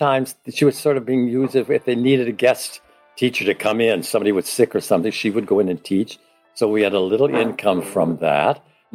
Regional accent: Michigan, United States; born there; I was born in Michigan in January 14th, 1930, which makes me 91 years old, very recently.

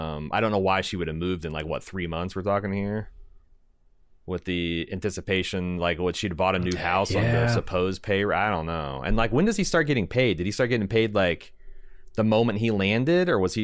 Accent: Midwest, United States; I'm from the Midwest.

